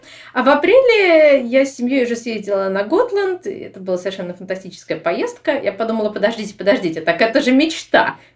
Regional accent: Moscow, Russia; moved away as an adult; now in Sweden; Я из Москвы. В Швецию я попала в 2016 году.

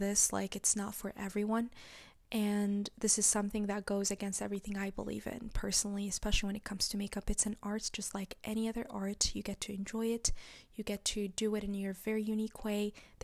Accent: Mauritania; now in United States; Going from Mauritania to the US, it was a huge jump and a huge cultural shock, because I remember growing up in Mauritania, there were very specific beauty standards.

